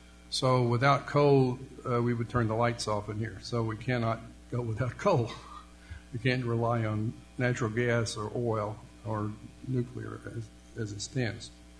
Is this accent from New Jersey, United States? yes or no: yes; Elizabeth, New Jersey, United States; I'm from Elizabeth, New Jersey. My church is St. John's Episcopal Church in Elizabeth